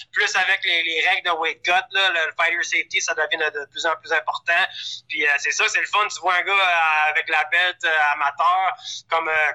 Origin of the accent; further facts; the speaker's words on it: Lévis, Quebec, Canada; Moi, je viens de Lévis.